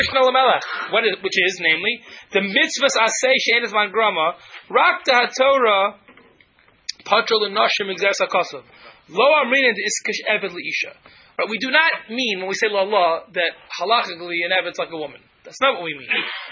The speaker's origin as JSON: {"language": "English", "town": "Cincinnati", "region": "Ohio", "country": "United States", "tie": "born or raised there", "said": "I grew up in Cincinnati. They were all over. Kentucky was my neighbor, you know what I mean?"}